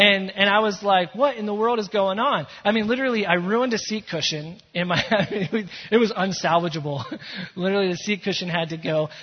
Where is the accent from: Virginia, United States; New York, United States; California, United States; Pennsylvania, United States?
Pennsylvania, United States; Philadelphia; So my friends and I, we grew up in Philadelphia, you know.